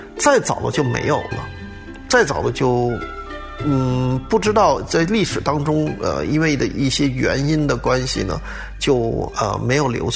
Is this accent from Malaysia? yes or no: no; Hong Kong; 我记得以前我小时候在那个香港的时候